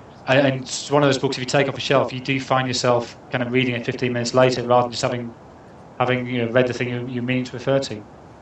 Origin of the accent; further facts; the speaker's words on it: Sunderland, North East England, United Kingdom; accent: Sunderland; certainly when I first started in journalism, I had quite a strong Sunderland accent.